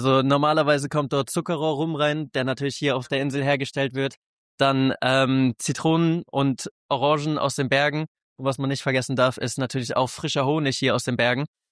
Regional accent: Arco da Calheta, Madeira, Portugal; Aber ja, an sich würde ich sagen, dort findet man den besten Poncha. Bei uns in Arco de Caliente, Massapeach.

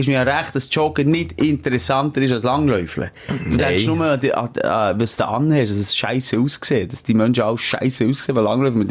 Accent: Bern, Switzerland; Ich sage, wirklich, ich bin ein Berner und ich habe unsere Berge gerne.

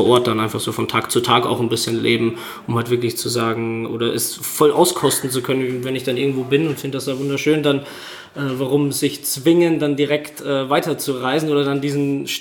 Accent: Central Austria, Austria; moved away

